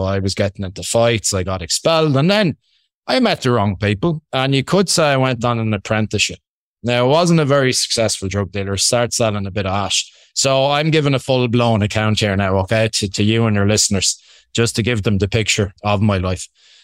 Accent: Ireland; accent: Irish; I'm Irish. I hope you can get that from my Irish accent.

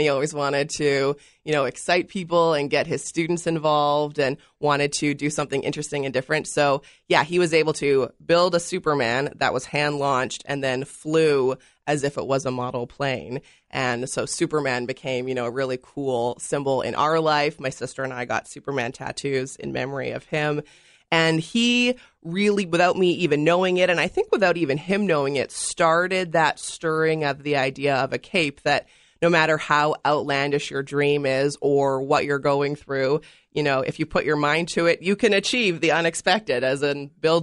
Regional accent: Summerland, British Columbia, Canada; I grew up in Summerland

